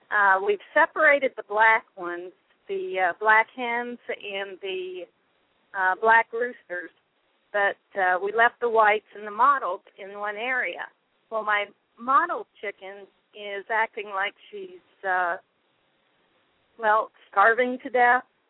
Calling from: Talladega, Alabama, United States; I'm from Alabama. Hello.

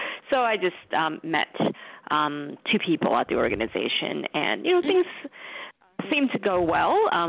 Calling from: New York, United States; I'm calling from New York.

